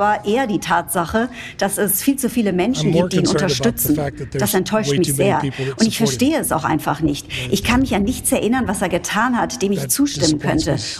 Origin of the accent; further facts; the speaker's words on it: New York, United States; Ich komme ursprünglich aus New York